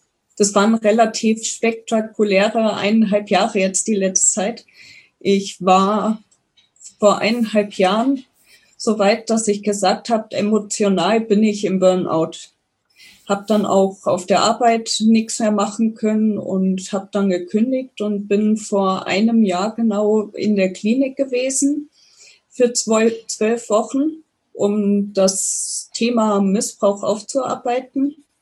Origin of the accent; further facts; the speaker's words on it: Rhineland-Palatinate, Germany; aufgewachsen bin ich in Rheinland-Pfalz, in der Nähe von Koblenz.